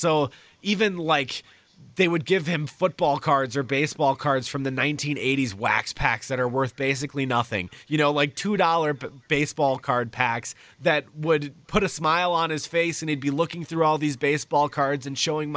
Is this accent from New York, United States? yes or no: no; California, United States; now in Wisconsin, United States; I grew up in California, so not here in Wisconsin.